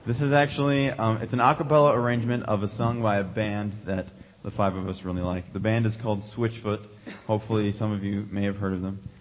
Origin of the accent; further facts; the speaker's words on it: Plattsmouth, Nebraska, United States; I am also from Plattsmouth, Nebraska.